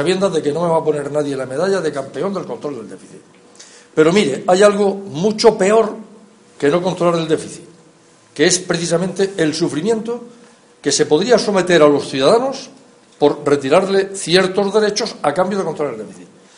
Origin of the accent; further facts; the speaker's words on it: Spain; sin olvidarme de que soy español.